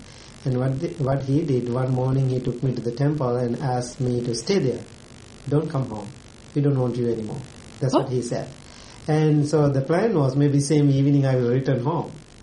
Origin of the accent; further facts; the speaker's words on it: Sri Lanka; English is a second language; Yes, I born and raised in Sri Lanka, you know, the formerly they called the Ceylon, the British ruled.